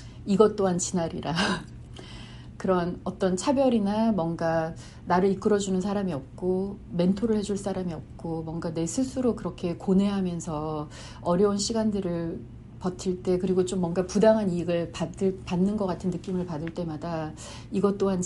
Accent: South Korea; moved away as an adult; now in United States; 제가 이민자로서 한국에서 대학원까지 공부하고 아무런 미국에 연고가 없는 상태에서 그냥 신랑 따라 미국을 와서

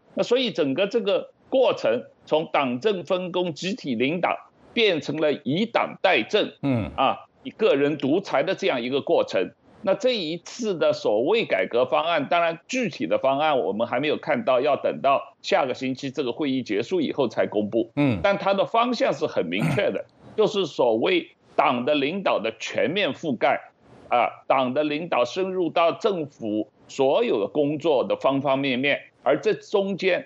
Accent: China; 我记得我小时候在中国读小学的时候，当红小兵的时候

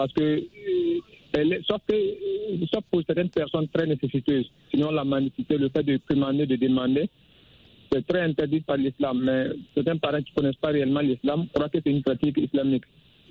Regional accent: Burkina Faso; Et chez nous, au Burkina, le ministère de l'Action sociale a initié des opérations de retrait

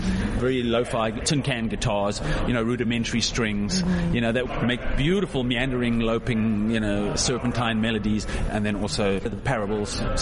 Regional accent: Zimbabwe; moved away as an adult; You know, I'm not originally from here, but I've spent most of my life here since university. I'm from Zimbabwe.

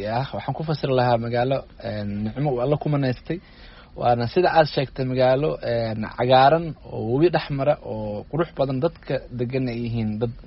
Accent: Jowhar, Middle Shabelle, Somalia; waa magaaladii aan ku dhashay ee aan ku barbaaray

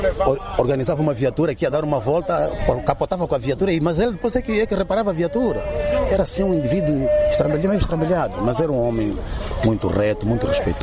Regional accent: Colibeiro, Angola; first language Portuguese; Nós somos oriundos aqui do Colibeiro. Temos que estar a interpretar português, porque é a nossa língua materna

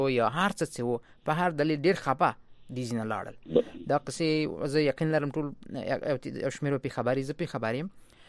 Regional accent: Afghanistan; moved away; زه هم افغان یم، راغلی یم دلته ژوند کوم.

